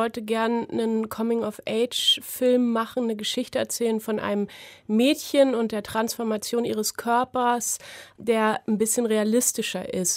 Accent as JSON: {"language": "German", "region": "Berlin", "country": "Germany", "said": "ich bin Berlinerin, genau, und ich bin zwar nicht direkt am Cottbusser Tor aufgewachsen, aber ich bin quasi im Prinzenbad aufgewachsen gefühlt."}